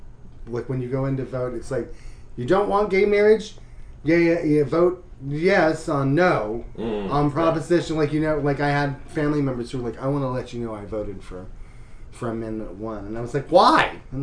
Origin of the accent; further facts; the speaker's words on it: North Carolina, United States; Oh, in North Carolina. They have, my home state of North Kakalaki, they have filed a bill to make gay marriage illegal again.